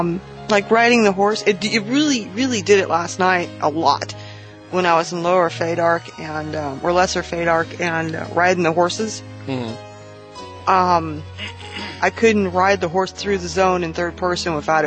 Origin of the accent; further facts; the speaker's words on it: California, United States; I'm from California.